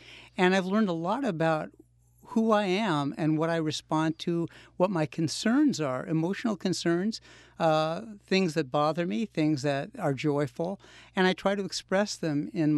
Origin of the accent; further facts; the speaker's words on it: Los Angeles, California, United States; I grew up in Los Angeles, and you think of Los Angeles as a dry, warm destination place for many people